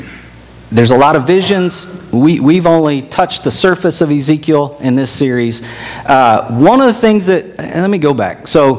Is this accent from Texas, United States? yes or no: yes; Texas, United States; also born or lived in St. Louis, Missouri / Thailand / Minnesota; we grew up in Texas. We lived in St. Louis, Missouri for a year and a half. We went to Thailand for 5 years, went to Minnesota for almost 17, came back to Texas.